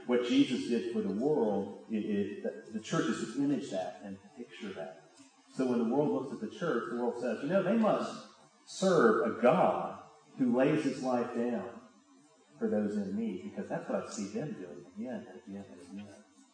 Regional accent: Birmingham, Alabama, United States; I mean, I'm from Birmingham, so let's take Birmingham.

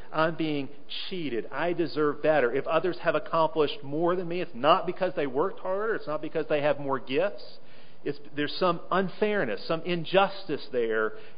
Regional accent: Chicago, Illinois, United States; I grew up in Chicago watching the Chicago Bulls

